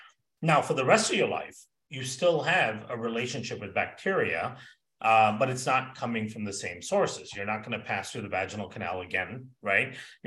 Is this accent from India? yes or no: no; Malaysia; also born or lived in Singapore; I know I grew up in Malaysia and Singapore for part of my life